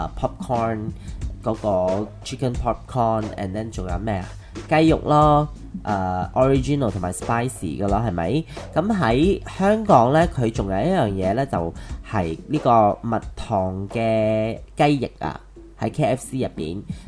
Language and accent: Cantonese; Malaysia; 巴塞，我哋馬來西亞人係話巴塞係菜市嘅意思，係市場嘅意思